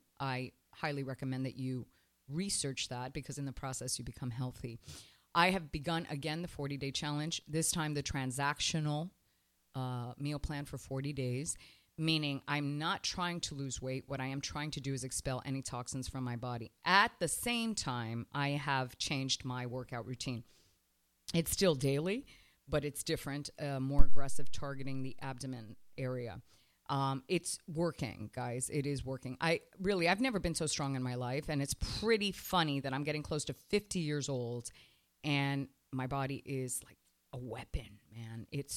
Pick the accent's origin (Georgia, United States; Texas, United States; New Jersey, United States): New Jersey, United States; I am from New Jersey. I was born in New Jersey.